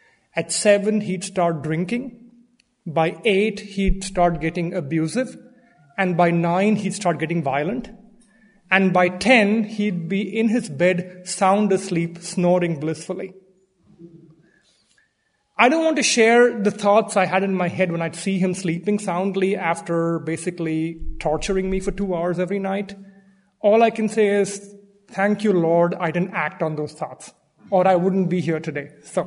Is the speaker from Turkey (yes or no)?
no; Delhi, India; moved away as an adult; now in United States; I was born and raised in India, in Delhi for the most part, and my father was a constant presence in my life for the 24 years I lived there until I moved to the U.S.